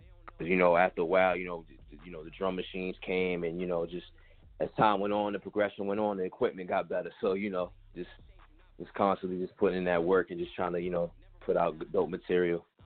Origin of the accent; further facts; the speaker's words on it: Bronx, New York, United States; now in Tampa, United States; I'm originally from the Bronx, New York. And I, you know, of course, like you said, I live out here in Tampa now